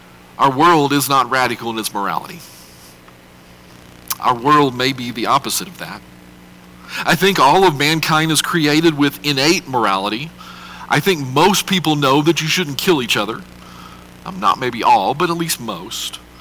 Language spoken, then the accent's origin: English; New Mexico, United States; accent: New Mexico; Charleston, they have this nice little southern twang, and we have this no-accent New Mexico voice